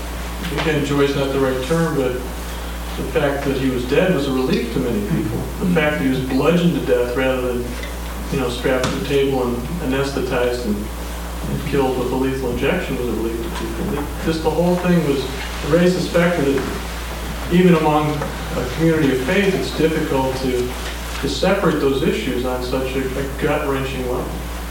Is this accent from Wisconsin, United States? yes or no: yes; Wisconsin, United States; I'm from Wisconsin. We do not have a death penalty in Wisconsin.